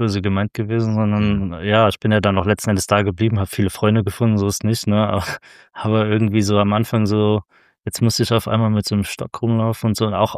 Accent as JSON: {"language": "German", "town": "Frankfurt", "region": "Hesse", "country": "Germany", "said": "ich komme aus Frankfurt"}